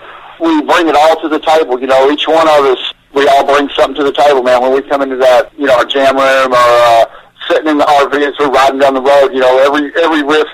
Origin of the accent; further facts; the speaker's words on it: Dumas, Texas, United States; because my label comes from my hometown of Dumas, Texas.